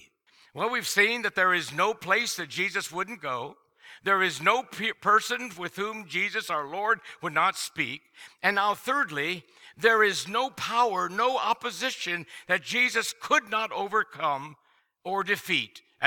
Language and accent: English; India; As you know, I grew up in India, country many refer to as the devil's stronghold